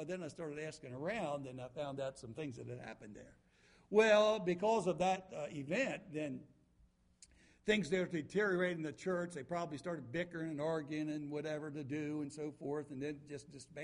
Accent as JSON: {"language": "English", "town": "Boonesboro", "country": "United States", "tie": "born or raised there", "said": "I came back to Boonesboro in 1985. Of course, I was born and raised in Boonesboro, but I'd been away for some 10 plus years"}